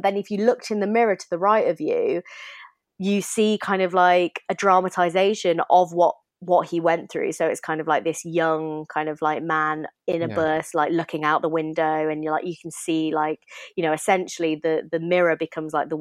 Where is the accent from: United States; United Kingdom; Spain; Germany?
United Kingdom; us two, we are white, like we are British